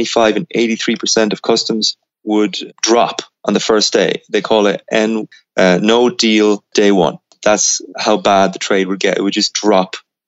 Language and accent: English; Ireland; For example, I'm from Ireland and the EU needs reforms.